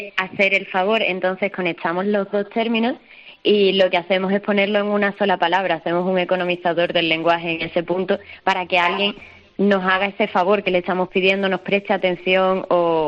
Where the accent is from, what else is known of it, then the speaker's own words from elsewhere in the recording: Andalusia, Spain; además somos andaluzas y sabemos que esa no es la realidad de Andalucía